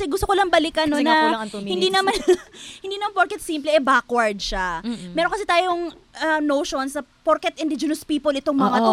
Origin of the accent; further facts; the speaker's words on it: Cebu, Central Visayas, Philippines; hindi naman po kasi ako manobo or matigsalog, ako po ay laking Cebu. So, Bisaya ako.